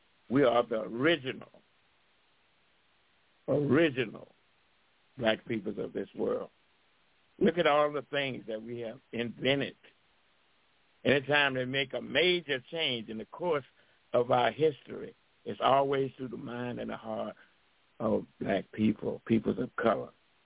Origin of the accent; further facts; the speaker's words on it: Atlanta, Georgia, United States; when I joined his church and said, hey, I'm from Atlanta, Georgia, and I would like to see this celebration be citywide